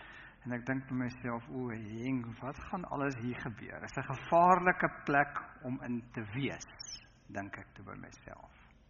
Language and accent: Afrikaans; Tosca, North West, South Africa; het 'n pragtige plaas daar naby die plek waar ek groot geword het op Tosca.